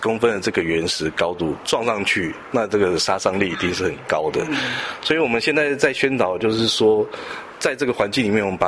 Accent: Taiwan; 我们台湾人很可爱的一点哦

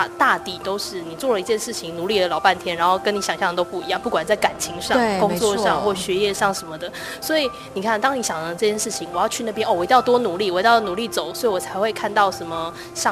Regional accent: Taiwan; born there; 因为我们就生在台湾

